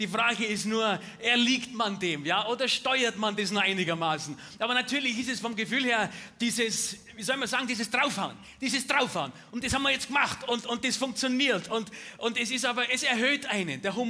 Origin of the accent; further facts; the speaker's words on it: Bavaria, Germany; Bei uns in Bayern heißt das Captatio Benevolentiae. Wir sind gesitteter, als ihr denkt.